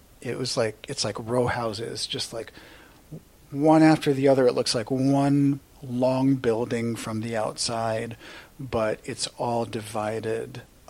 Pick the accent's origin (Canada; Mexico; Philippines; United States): Philippines; Manila, Metro Manila; born there; So I was born in Manila, Philippines.